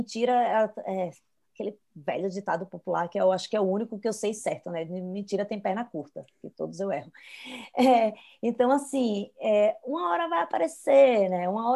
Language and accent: Portuguese; Maceió, Alagoas, Brazil; Eu sou de Maceió, então a gente aguenta bem o calor, né?